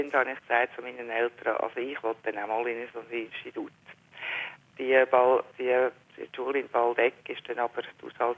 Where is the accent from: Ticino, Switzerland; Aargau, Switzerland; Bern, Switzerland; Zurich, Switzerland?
Aargau, Switzerland; Also ich habe heute eigentlich als Aargauerin